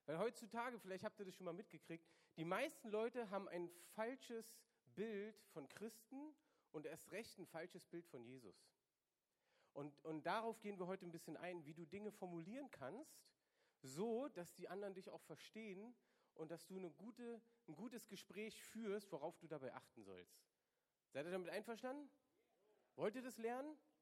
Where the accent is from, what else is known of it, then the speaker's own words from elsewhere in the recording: East Berlin, Berlin, Germany; ich bin in Ostberlin aufgewachsen. Wir hatten keine christliche Familie